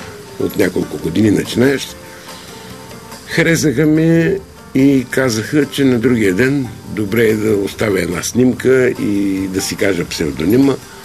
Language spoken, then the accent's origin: Bulgarian; Shumen, Shumen Province, Bulgaria; born there; Аз съм роден в Шумен.